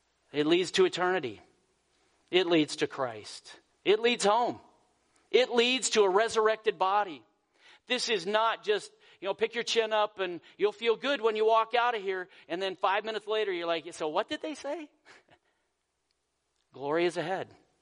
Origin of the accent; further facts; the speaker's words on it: Colorado, United States; You know, where I grew up in Colorado, I had the best place to grow up.